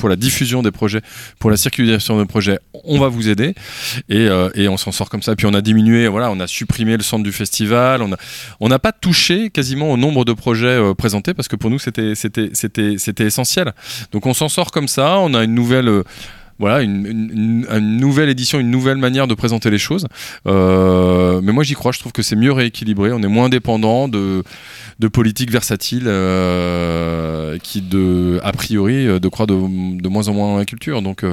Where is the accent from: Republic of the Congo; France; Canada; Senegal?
France; Brittany; moi je suis du Finistère.